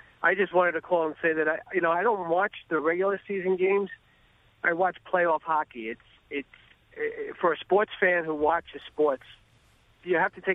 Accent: New York City, New York, United States; the Rangers are in my hometown team is actually participating in the finals.

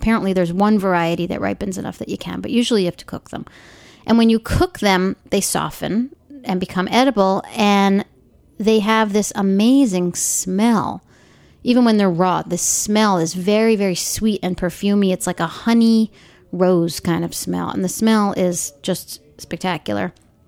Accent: Long Island, New York, United States; I was kind of reminiscing, in a sense, about growing up on Long Island

